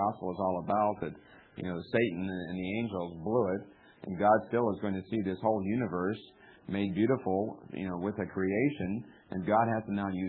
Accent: United States; I am so thankful that I am an American. I'm thankful that I've had the opportunity to live in America.

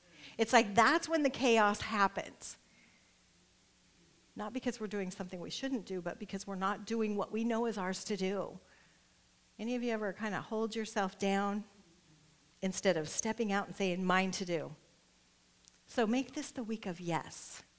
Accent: Nebraska, United States; I'm from Nebraska, so I'll say it how I say it

